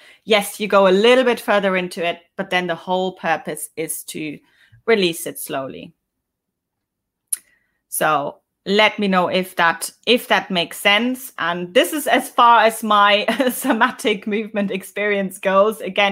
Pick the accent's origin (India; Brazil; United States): India; I'm from India. Lots of love from India.